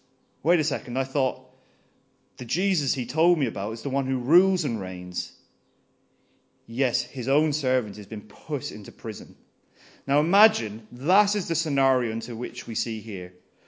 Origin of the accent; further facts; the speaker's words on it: Limerick, Munster, Ireland; I come from Limerick in Ireland